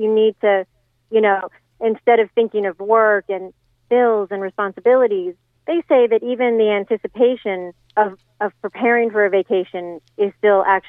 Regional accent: Maryland, United States; Old Bay seasoning, that's a great idea. I'm from Maryland. We put that on everything.

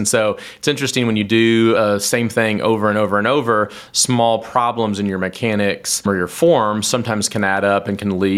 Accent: Columbia, Tennessee, United States; So I actually grew up in Columbia, but not Columbia, Missouri. I grew up in Columbia, Tennessee.

